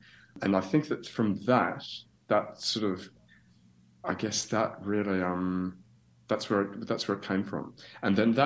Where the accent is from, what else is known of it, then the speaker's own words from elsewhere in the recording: Melbourne, Victoria, Australia; obviously I'm from Australia. I'm from Melbourne, yeah. Australia